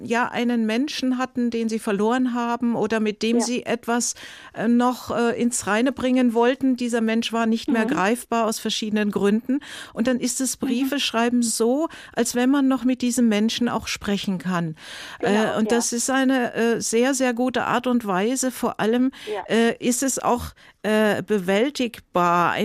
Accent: Bavaria, Germany; Ich komme aus Bayern.

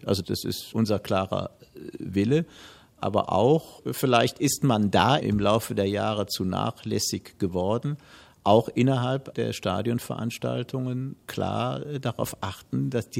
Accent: Düsseldorf, North Rhine-Westphalia, Germany; in Städten wie Frankfurt und Düsseldorf, wo ich herkomme

